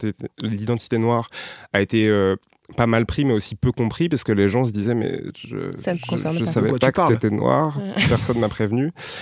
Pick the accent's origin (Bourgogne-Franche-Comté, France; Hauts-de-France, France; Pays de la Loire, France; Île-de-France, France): Hauts-de-France, France; Alors, je suis ch'ti et béninois.